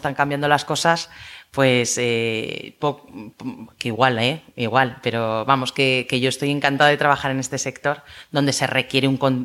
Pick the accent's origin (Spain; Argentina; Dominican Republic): Spain; Huesca, Aragon; now in Madrid, Spain; Pues igual uno de Huesca, que yo soy de Huesca, no sabe que.